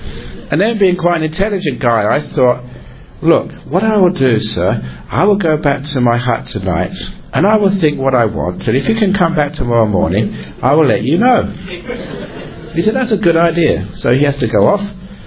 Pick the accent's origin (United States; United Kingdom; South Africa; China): United Kingdom; England; I was brought up in England. It was mostly a Christian country.